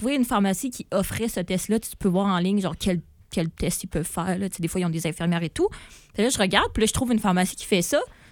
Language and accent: French; Quebec, Canada; je vous rappelle que je viens du Bas-Saint-Laurent. Et que mon médecin de famille est genre à 4h30 d'ici.